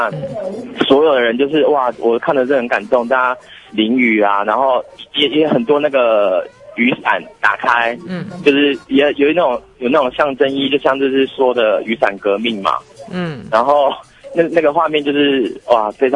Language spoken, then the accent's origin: Chinese; Taiwan; 会有店家问我们是哪里来的，是台湾的，